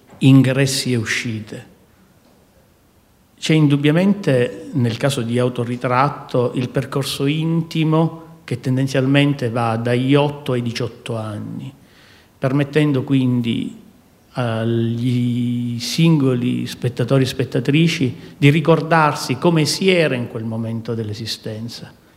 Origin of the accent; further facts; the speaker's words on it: Palermo, Sicily, Italy; born there; io sono nato a Palermo in Sicilia